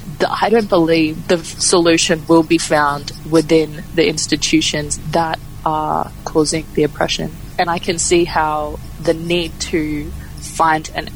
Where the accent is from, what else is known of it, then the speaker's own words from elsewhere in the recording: Brisbane, Queensland, Australia; So I was born in Brisbane, raised in Brisbane. My dad is Jamaican and my mom is Aboriginal and Irish and Scottish. My Aboriginal family is Aranda from Alice Springs through my grandfather's side.